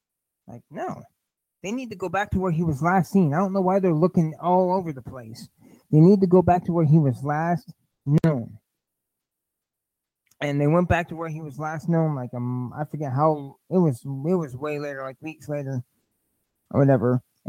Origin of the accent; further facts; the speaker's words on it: Lafayette, Indiana, United States; because this is my hometown, Lafayette, and you throw a boomerang, it would hit Delphi and come back.